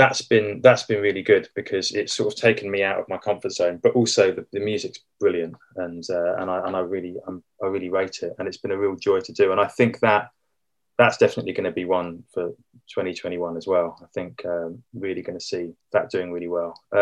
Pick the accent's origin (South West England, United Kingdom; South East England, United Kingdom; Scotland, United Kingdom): South East England, United Kingdom; Reading; Reading, because I grew up near Reading, and Reading was the local one.